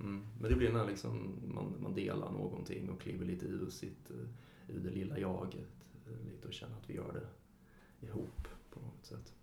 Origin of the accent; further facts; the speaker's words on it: Karlshamn, Blekinge, Sweden; now in Stockholm, Sweden; så växte jag upp ett musikhus i Karlshamn då. Där man hade replokaler och man spelade i olika bankkonstellationer då. Sen så långt senare så flyttade jag till Stockholm